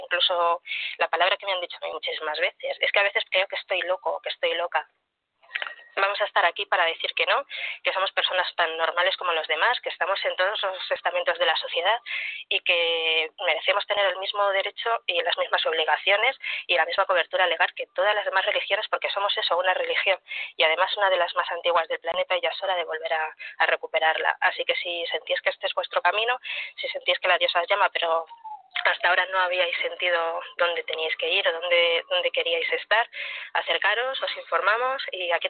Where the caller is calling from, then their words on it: Cantabria, Spain; Hola, buenos días desde Cantabria.